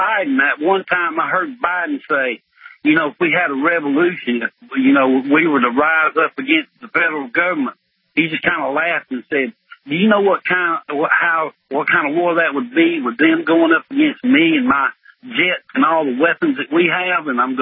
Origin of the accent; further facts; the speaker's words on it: Alabama, United States; accent: southern; I was born and raised in Alabama, same town … was born in. My mother went to high school with him. So I'm raised from Alabama. I got this real southern voice